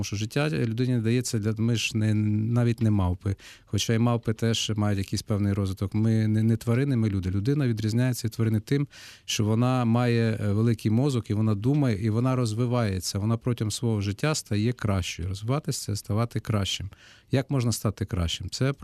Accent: Lviv Oblast, Ukraine; now in Kyiv, Ukraine; я так само, я родом з-під Львова.

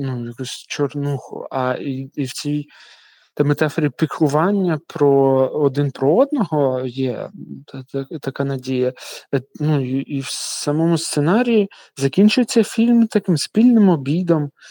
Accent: Donetsk Oblast, Ukraine; родом і вона, і я з Донецької області

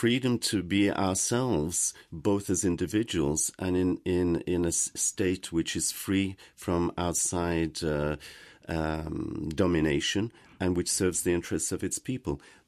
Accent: United Kingdom; because I'm from Britain originally

